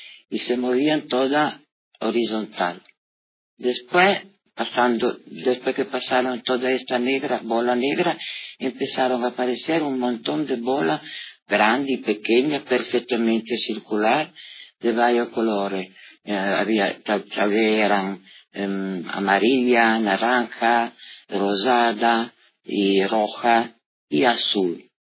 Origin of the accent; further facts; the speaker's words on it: Italy; Spanish is a second language; soy italiana y es la primera vez que participo a una experiencia aquí, por lo menos en Lanzarote